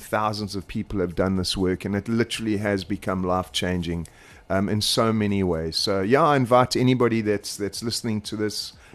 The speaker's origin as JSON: {"language": "English", "town": "Newcastle", "region": "KwaZulu-Natal", "country": "South Africa", "tie": "born or raised there", "also_born_or_lived": "Pietermaritzburg", "said": "I'm a KZN boy. I was born in Pietermaritzburg, grew up in Newcastle."}